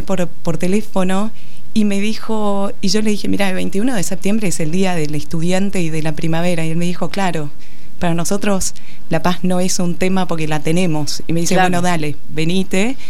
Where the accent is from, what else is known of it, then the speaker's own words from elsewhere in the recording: Buenos Aires, Argentina; mi papá es ingeniero agrónomo y pasé mi infancia en la Ruta Nacional 226, en donde tendemos Tandil, Balcarce, Mar del Plata, General Villegas.